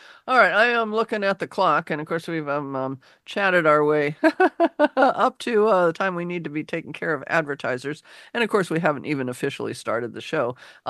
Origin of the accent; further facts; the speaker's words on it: Laurelhurst, United States; And, you know, in growing up in Laurelhurst, I mean, we walked to school for grade school.